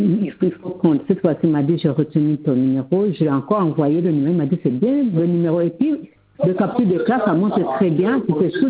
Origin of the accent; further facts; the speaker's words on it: Rwanda; Moi, c'est oui, je suis rwandaise.